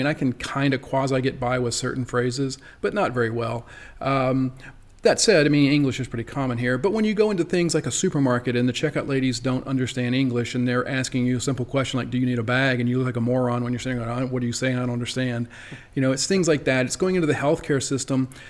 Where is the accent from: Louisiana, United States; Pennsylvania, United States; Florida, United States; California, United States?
Louisiana, United States; I grew up in South Louisiana, and I'm not the biggest fan of exceedingly hot